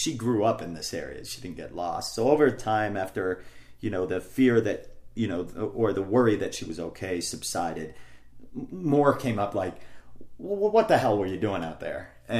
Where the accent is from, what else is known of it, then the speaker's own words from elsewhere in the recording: Maine, United States; I grew up in Maine in it was an area that I grew up in, and everybody had known me from that.